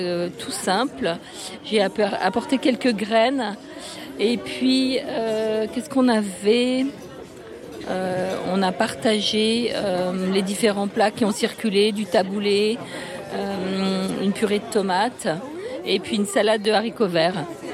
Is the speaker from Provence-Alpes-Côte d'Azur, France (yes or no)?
no; Nancy, Grand Est, France; now in Paris, France; j'habite Paris depuis 20 ans et avant je suis Lorraine, je suis nancéenne.